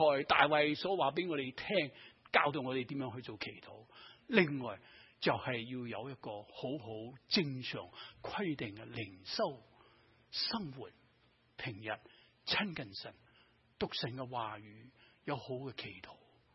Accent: Hong Kong; 我哋啲香港长大嘅系嘛，英文唔系母语

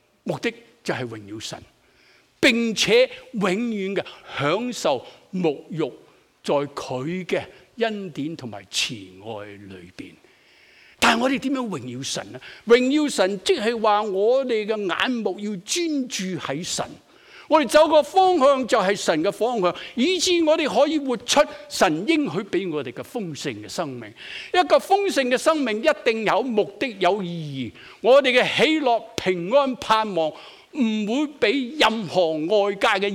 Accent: Guangdong, China; 咬耳朵，我们广东人是不是说咬耳朵？

